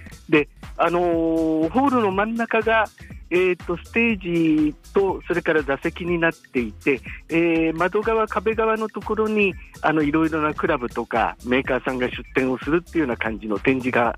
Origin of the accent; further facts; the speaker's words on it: Aizu, Fukushima, Japan; 地元の福島会津の方はもちろんなんですけども